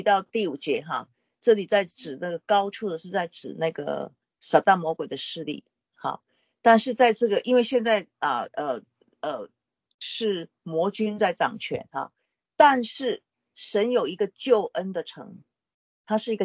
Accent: China; 所以这个我们中国人那个城还有城墙还有城池啊

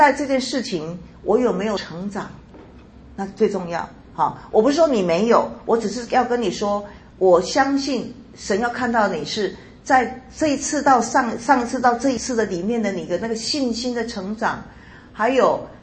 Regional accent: Taiwan; 我发现我们台湾人还比较知道我们中国的历史

